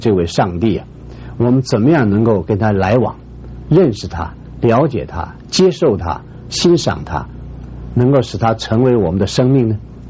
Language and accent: Chinese; China; 你看我们中国人造字造得很妙